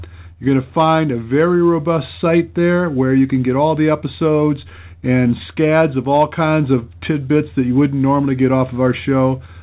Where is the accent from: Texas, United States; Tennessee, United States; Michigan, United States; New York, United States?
Michigan, United States; I was raised in Michigan